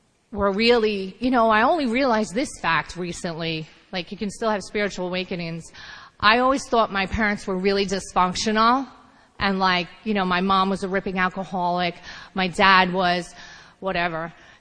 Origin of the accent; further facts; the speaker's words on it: New York, United States; I grew up in Long Island. My parents, they were living in Hell's Kitchen in Chelsea, and then they decided to move us out to Long Island for a better life. So I moved out to Long Island.